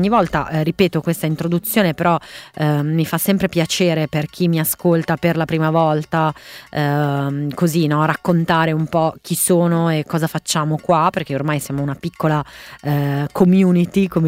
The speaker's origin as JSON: {"language": "Italian", "country": "Brazil", "said": "sono brasiliana, incredibilmente, anche se non si sente come mi dicono in tanti, però sono brasiliana, perfettamente bilingue"}